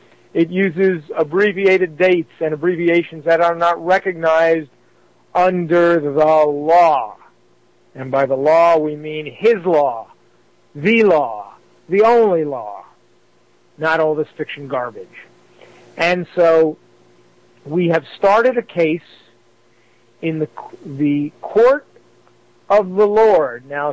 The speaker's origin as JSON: {"language": "English", "country": "United States", "said": "And it comes from being an American."}